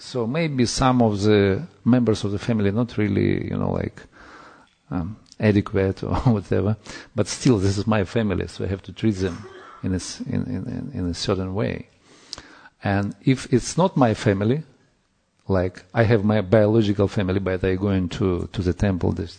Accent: Ukraine; English is a second language; I'm from Ukraine. And I spent last 3.5 years by traveling, and most of the time living in India, in Vrindavan.

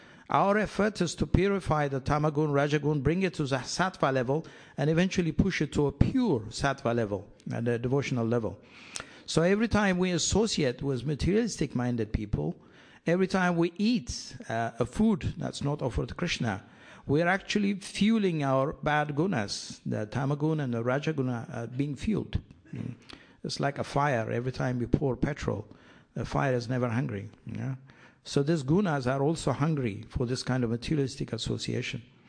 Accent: Ethiopia; I'm from East Africa, born in Ethiopia.

